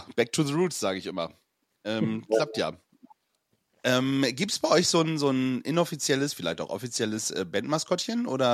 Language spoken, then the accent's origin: German; Bremerhaven, Bremen, Germany; born there; also wir sind ja auch gebürtige Bremerhavener.